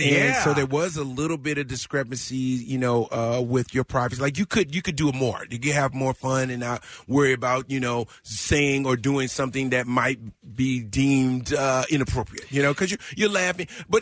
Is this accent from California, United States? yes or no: no; Nashville, Tennessee, United States; We just jumped in. We're from Nashville. And we drove.